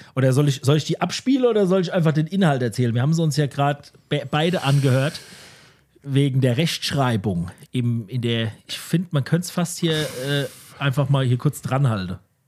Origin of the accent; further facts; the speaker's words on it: Hesse, Germany; Bei uns in Overhesse, in Klammern Vogelsberg, sagt man in manchen Fällen zwei oder zwi für die Anzahl zwei.